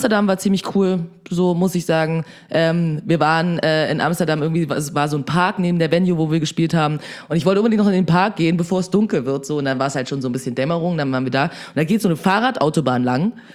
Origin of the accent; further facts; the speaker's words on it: India; ich bin Inder.